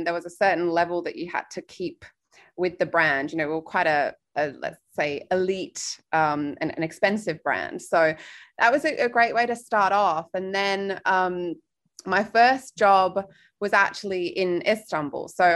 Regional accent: Australia; moved away as an adult; also born or lived in United Kingdom; I mean, Australia was wonderful. I left in 2007, but for me, it's still home. And I was actually born in the UK.

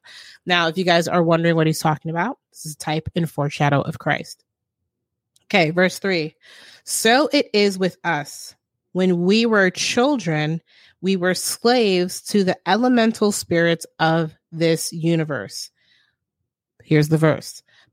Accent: United States; both my parents were Haitian. They came to this country and I was born here. So I am American. That doesn't make me, I'm a Haitian American.

